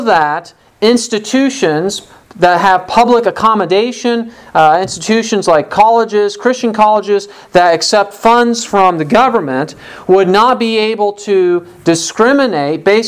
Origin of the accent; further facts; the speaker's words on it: Illinois, United States; in other states, including my home state of Illinois